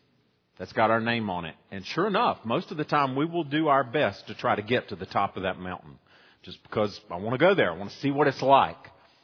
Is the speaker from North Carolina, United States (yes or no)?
yes; North Carolina, United States; But being from the mountains, born and raised in Watauga County, I'm just a mountain man.